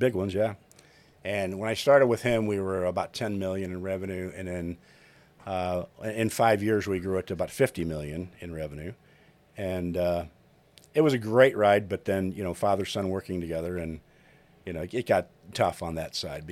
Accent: Collinsville, Illinois, United States; I was. I was born in Collinsville. Went to St. Peter and Paul Catholic grade school

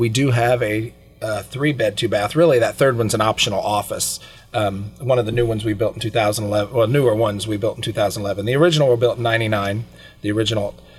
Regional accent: Illinois, United States; I'm from Jersey County.

